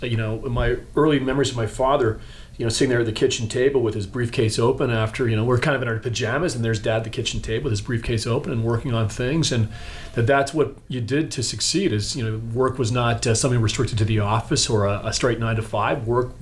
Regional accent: Toronto, Ontario, Canada; I'm a Canadian. I grew up right here in Toronto, down in the beaches.

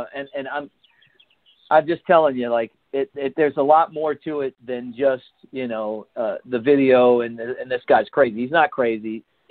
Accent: Baltimore, Maryland, United States; and growing up in Baltimore, you remember Earl Weaver was famous for those lines.

